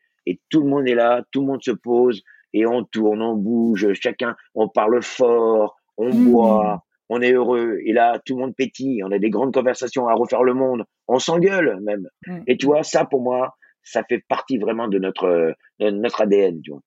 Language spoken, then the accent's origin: French; Brittany, France; moi je suis breton, j'ai des gens qui viennent du quatre coins du monde autour de moi.